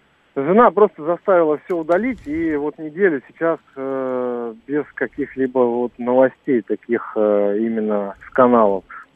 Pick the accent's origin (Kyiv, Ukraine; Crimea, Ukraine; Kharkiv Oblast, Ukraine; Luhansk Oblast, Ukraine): Luhansk Oblast, Ukraine; Бомбят соседние города с моим родным городом, там, Стаханов, Перевальск.